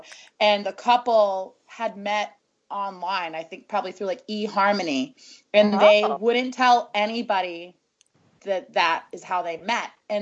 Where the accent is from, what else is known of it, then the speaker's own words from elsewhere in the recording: United States; I'm just me. I'm just an American woman.